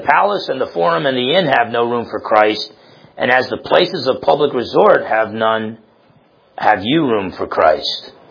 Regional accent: New Jersey, United States; And I'm thinking, like, I'm from New Jersey.

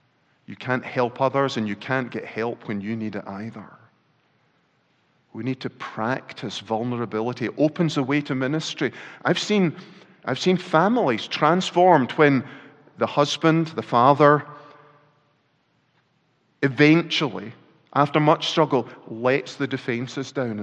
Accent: Scotland, United Kingdom; Culture. I'm Scottish.

